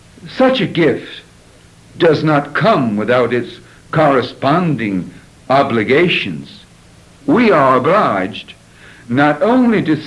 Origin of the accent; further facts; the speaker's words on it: Mississippi, United States; I was born and reared in Mississippi when Catholics were less than 1% of the population.